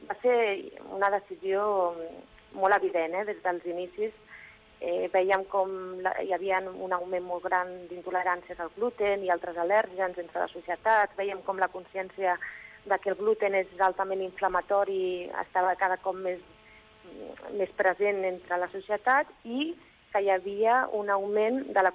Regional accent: Barcelona, Catalonia, Spain; Nosaltres som de Barcelona originàriament i vam decidir deixar les feines més d'oficina que teníem, la ciutat, i vam apostar per una vida més propera a la natura, més senzilla

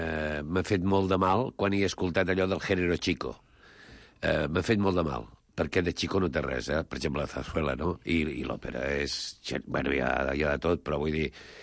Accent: Vilafranca del Penedès, Catalonia, Spain; born there; Jo vaig néixer a Vilafranca. Vilafranca del Penedès, a la ciutat del Vi. Allà vaig néixer jo, fill de pagès

